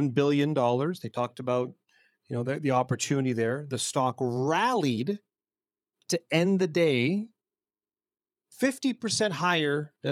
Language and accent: English; Canada